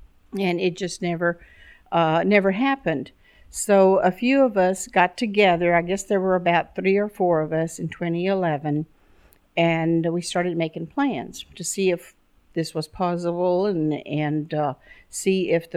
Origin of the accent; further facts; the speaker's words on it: West, Texas, United States; Since we were living in West is my hometown, even though I didn't live here for 30 years, I started painting, and I wanted to paint the old buildings here.